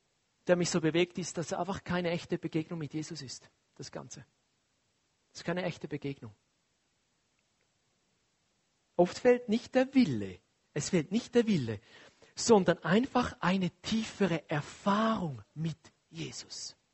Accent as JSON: {"language": "German", "country": "Switzerland", "said": "Und dann noch als Schweizer, wir haben ja eh alles."}